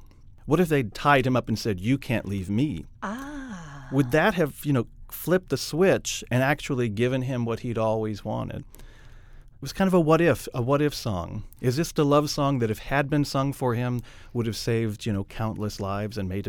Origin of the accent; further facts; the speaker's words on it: Kentucky, United States; because I am from Kentucky. I grew up in the city